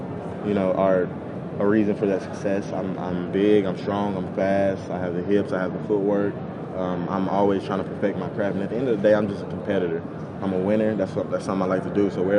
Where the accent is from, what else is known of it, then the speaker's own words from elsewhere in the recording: Tennessee, United States; not because I'm a guy from Tennessee.